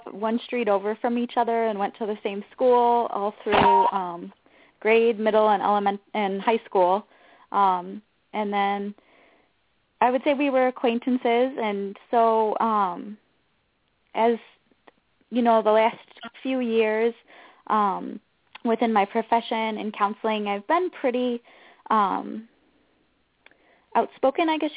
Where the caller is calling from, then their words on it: Schoolcraft, Michigan, United States; I'm calling from Schoolcraft, Michigan.